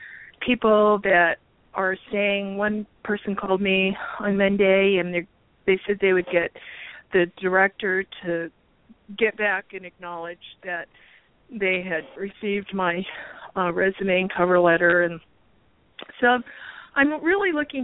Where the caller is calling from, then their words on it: Tucson, Arizona, United States; Well, I'm in Tucson right now at the moment.